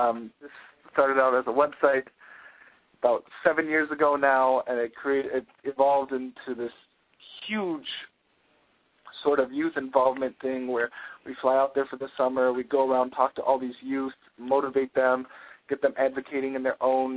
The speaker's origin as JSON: {"language": "English", "region": "Michigan", "country": "United States", "tie": "born or raised there", "said": "Michigan recommendations. This is what I was talking about being involved back in my home state."}